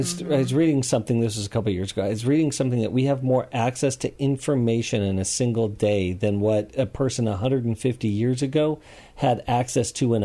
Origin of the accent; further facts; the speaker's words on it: United States; I love the fact that I was fortunate enough to be born as an American and grow up in America.